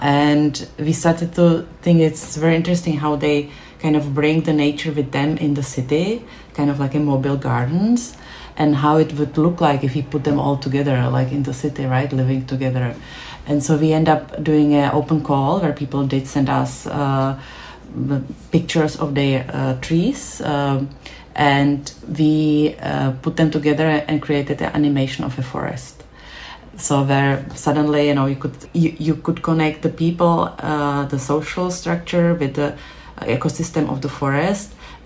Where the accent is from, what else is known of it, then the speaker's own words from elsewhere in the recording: Prague, Czechia; I grew up in Malá Strana and Marek at Prague 7 at Letná